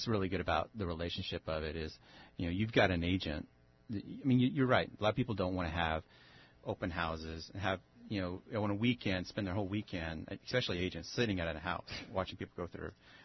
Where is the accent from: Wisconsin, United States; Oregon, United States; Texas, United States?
Texas, United States; my growing up in Texas and with the whole Bible Belt, you know, there's a lot of fear factor that my family put into me with the Book of Revelations